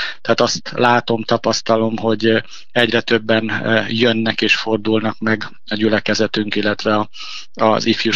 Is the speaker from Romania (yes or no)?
yes; Transylvania, Romania; én is palciumi erdélyi származású vagyok, egy városból származunk Mike Pállal